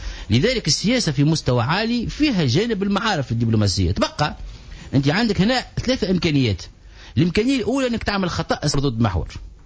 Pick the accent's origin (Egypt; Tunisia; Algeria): Tunisia; انا ولد تونس.